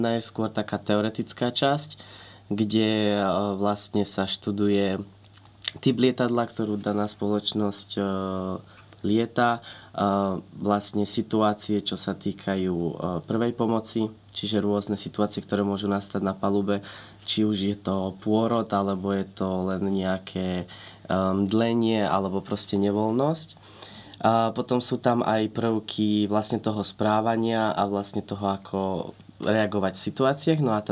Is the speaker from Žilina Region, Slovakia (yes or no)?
no; Bratislava, Bratislava Region, Slovakia; sme Slováci, sme z Bratislavy, my momentálne lietame z Viedne, ale napríklad keby sme sa rozhodli, ja som bol napríklad približne rok som bol v Miláne